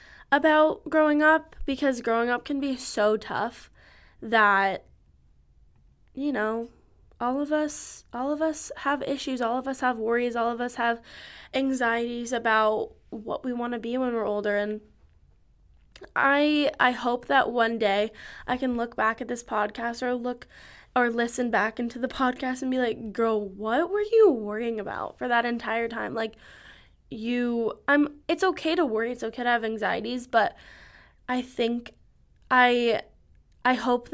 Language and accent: English; Los Angeles, California, United States; Hello. I am from Los Angeles. I'm from like Venice Beach, Santa Monica area. I just have like so many fond memories growing up there